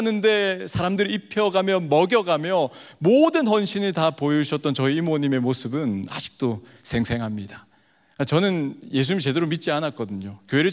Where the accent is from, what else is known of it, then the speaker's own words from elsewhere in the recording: Busan, South Korea; 제 고향이 부산인데 부산으로 오셔서 개척을 하셨어요.